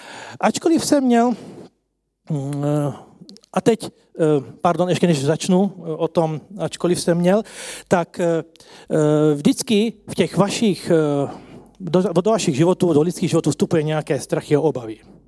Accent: southern Slovakia, Slovakia; Jelikož já jsem z Jižního Slovenska, pocházím z Jižního Slovenska, to byla jediná škola v Československu, takže 550 km od domova

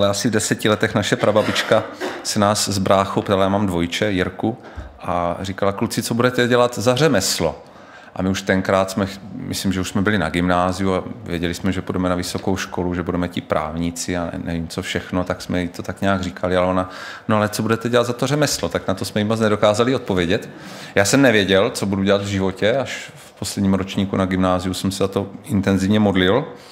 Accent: Brno, South Moravian Region, Czechia; já jsem rodilý Brňák a můj život s naším sborem je spjat už od narození, takže nevím, jestli v Brně i neumřu. Jsem takový starousedlík.

